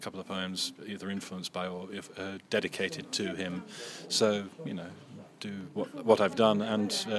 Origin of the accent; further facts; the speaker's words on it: Stroud, South West England, United Kingdom; I actually did a reading in Stroud, my hometown of Stroud, age 7 or 8, with my dad, my mum, Allen Ginsberg, his boyfriend Peter Orlovsky, and another British Beat poet, Tom Pickard.